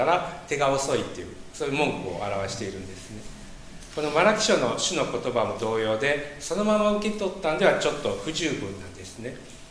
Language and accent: Japanese; Kyoto, Japan; 私は京都の北の方なんで衛生京都人なんですけど